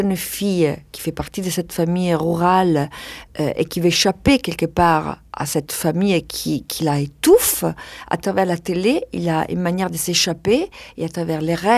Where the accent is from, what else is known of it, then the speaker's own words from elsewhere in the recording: Umbria, Italy; French is a second language; Moi, je viens de l'Ombrie. Du coup, je connais cette réalité de la campagne, les côtés un peu isolés